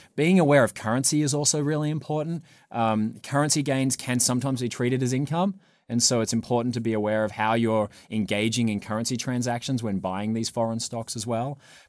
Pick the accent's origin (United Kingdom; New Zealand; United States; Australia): Australia; I'm from Australia, we have a tax treaty with the US